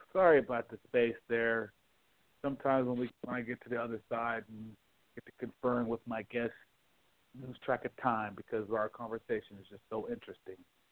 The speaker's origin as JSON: {"language": "English", "town": "Las Vegas", "region": "Nevada", "country": "United States", "tie": "born or raised there", "said": "Any particularly my hometown, Vegas."}